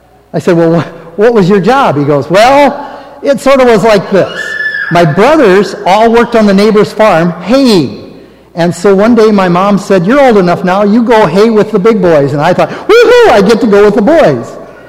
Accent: Nebraska, United States; I was born and raised in Nebraska.

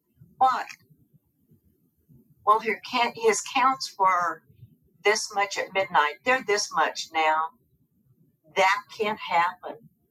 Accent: Texas, United States; Well, Bronwyn, I'm from Texas, so bold is not hard for me.

